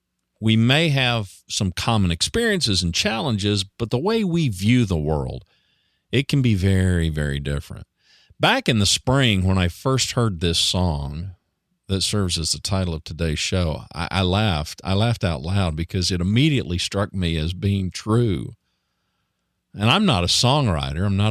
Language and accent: English; Ada, Oklahoma, United States; born there; Now, I was born in Ada, Oklahoma, long before … came around. I know what the red dirt of Oklahoma looks like